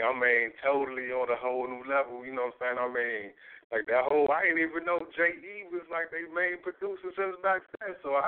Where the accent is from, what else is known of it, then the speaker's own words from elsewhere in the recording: Washington, District of Columbia, United States; But I know in D.C., my beloved D.C., my hometown, you know